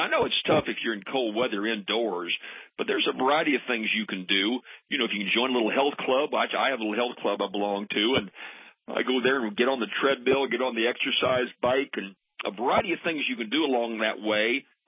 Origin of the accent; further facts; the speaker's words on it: St. Louis, Missouri, United States; I grew up in St. Louis, Missouri, and the St. Louis Country Club was a private country club I didn't belong